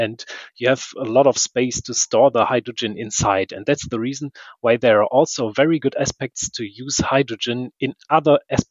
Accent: North Rhine-Westphalia, Germany; born there; English is a second language; now in Lohr, Germany; I was born near Cologne and studied industrial engineering. But now I'm living in Franconia, near Lohr

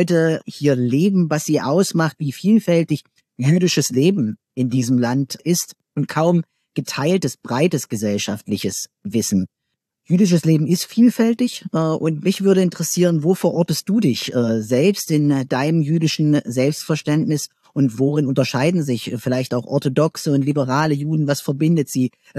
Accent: Germany; in meinem Heimatland, in der Bundesrepublik Deutschland

